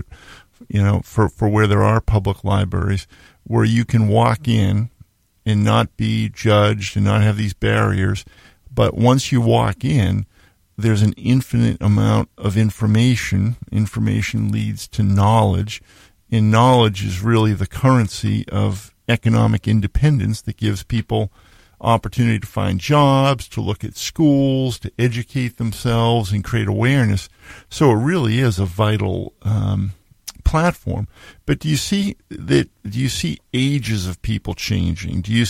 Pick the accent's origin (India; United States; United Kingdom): United States; Needham, Massachusetts; I grew up in Needham, Mass.